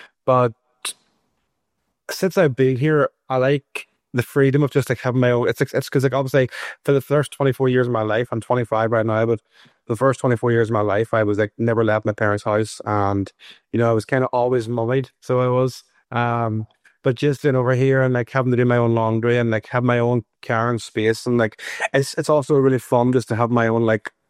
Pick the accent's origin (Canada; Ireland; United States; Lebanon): Ireland; I mean, it's like people don't think that I'm Irish.